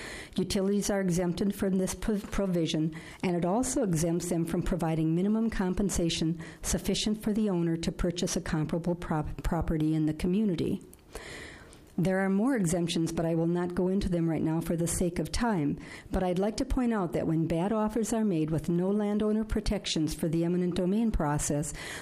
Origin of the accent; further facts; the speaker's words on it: Lakeville, Minnesota, United States; I'm from Lakeville, Minnesota